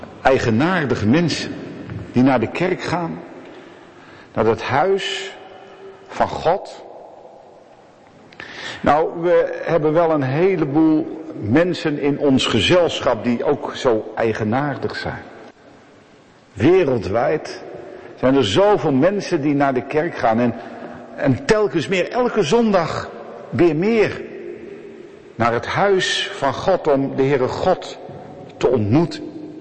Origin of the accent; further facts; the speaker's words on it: Sliedrecht, South Holland, Netherlands; Vroeger speelde die vaak ook in Sliedrecht, waar ik vandaan kom.